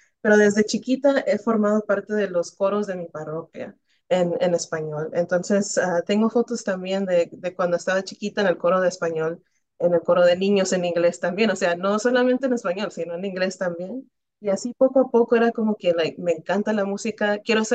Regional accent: Nicaragua; yo como nicaragüense somos muy devotos a ella, a la Purísima.

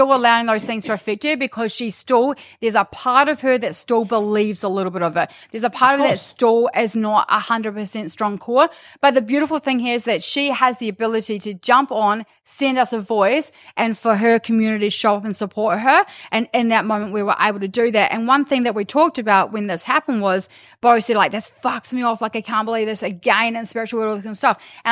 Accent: New Zealand; moved away; Like, I'm from New Zealand. But I've been here since 2009, and I do not have any, like, relevance or association with New Zealand whatsoever.

